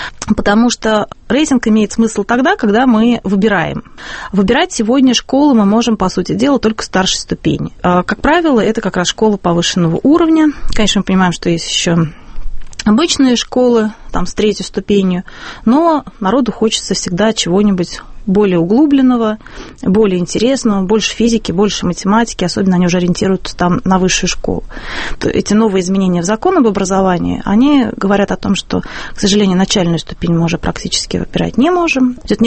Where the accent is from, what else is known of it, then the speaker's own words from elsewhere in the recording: Samara, Samara Oblast, Russia; now in Moscow, Russia; Вот моя личная история переезда в Москву, я вообще из Самары